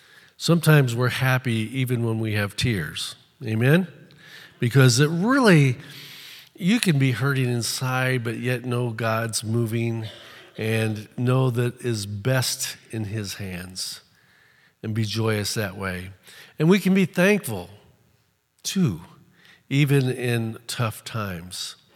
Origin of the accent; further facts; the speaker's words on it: Fort Wayne, Indiana, United States; I had the privilege growing up, I grew up in Fort Wayne.